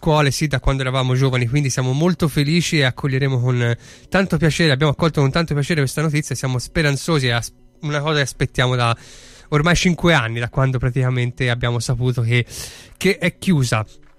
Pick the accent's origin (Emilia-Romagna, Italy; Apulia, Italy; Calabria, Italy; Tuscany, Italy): Tuscany, Italy; siamo italiani, siamo toscani, è giusto ridere su noi stessi